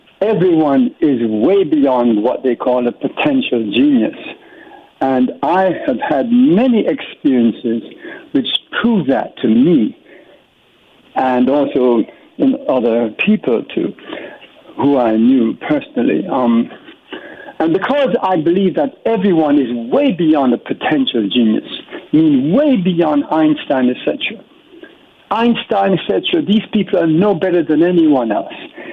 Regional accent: Jamaica; When I was growing up in Jamaica

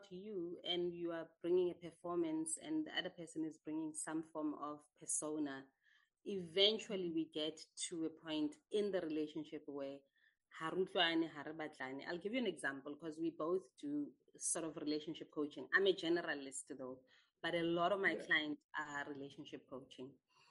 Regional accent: Alexandra, Gauteng, South Africa; And my first book is called Alone, Growing Up in Alexandra.

